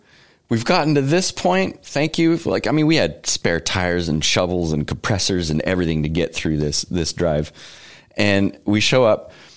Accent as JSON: {"language": "English", "country": "Canada", "said": "And we're like, \"Yeah, we're from Canada.\""}